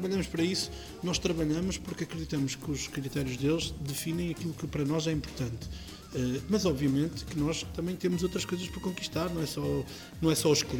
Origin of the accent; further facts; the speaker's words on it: Canas de Senhorim, Viseu, Portugal; eu sou de Canas Senhorinho, Nelas